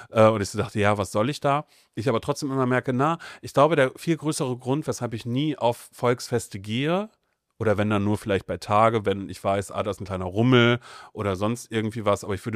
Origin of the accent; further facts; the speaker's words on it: Demmin, Mecklenburg-Vorpommern, Germany; in Demmin, da in der Nähe, da wo ich groß geworden bin